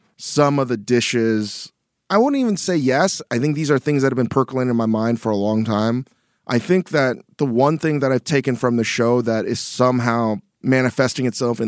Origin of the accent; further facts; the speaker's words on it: Virginia, United States; I grew up in Northern Virginia. Where am I going to get authentic pizza anywhere?